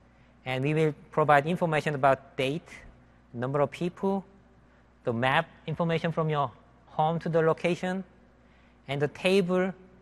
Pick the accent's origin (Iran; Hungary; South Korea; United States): South Korea; we are actually coming from Korea, which is known for